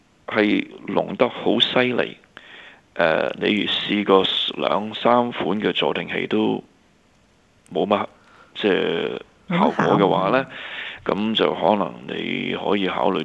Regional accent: China; 我们中国人

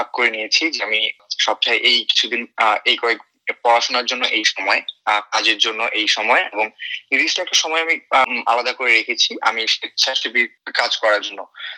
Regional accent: Bangladesh; now in Australia; চেষ্টা করি যেন বাংলাদেশ থেকে আমরা যারা এখানে আসি to make it feel like home.

